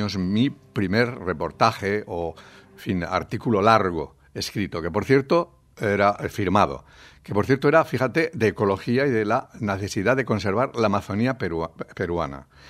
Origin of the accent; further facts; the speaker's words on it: Castile and León, Spain; No había luz en mi pueblo durante el día y yo estaba pegado a los cascos de una radio Galena cuando no iba a la escuela. Y entonces salí corriendo diciendo, gritando por las calles del pueblo, el agua del Tera ha matado a todos los habitantes de Ribadelago